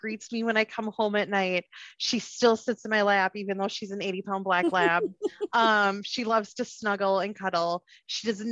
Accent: Sauk Rapids, Minnesota, United States; now in St. Cloud, United States; we live in St. Cloud. He gives me a hard time because I'm from Stock Rapids

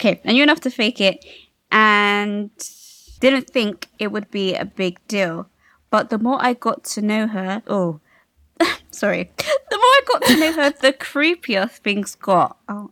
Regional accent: United Kingdom; I've never been to Korea in my life. I'm British.

